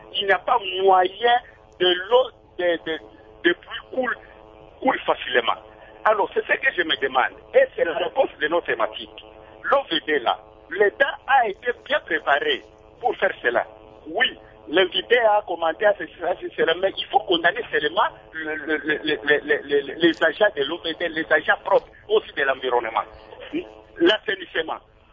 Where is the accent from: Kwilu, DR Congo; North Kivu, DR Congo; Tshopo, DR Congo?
Kwilu, DR Congo; Bandundu; now in Kinshasa, Congo (DR); Je suis ici à Kinshasa. Je suis de Bandundu.